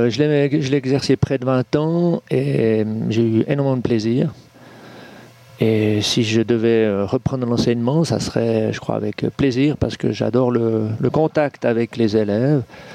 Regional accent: Lausanne, Vaud, Switzerland; now in Bussigny, Switzerland; je suis quand même lausannois. Je suis né à Lausanne et j'y ai vécu 40 ans. Et c'est ensuite, après ces 40 ans, que je suis arrivé à Bussigny

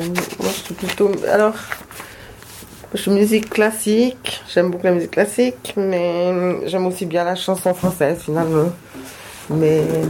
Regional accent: Fribourg, Switzerland; Je viens de la Gruyère, donc, qu'est-ce qu'on mange ?

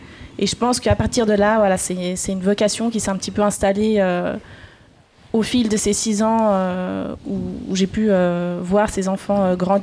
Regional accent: Valais, Switzerland; Mes origines, je suis valaisanne, d'où mon caractère des fois un peu tranché, on va dire. Valaisanne et voilà, Suisse, 100%.

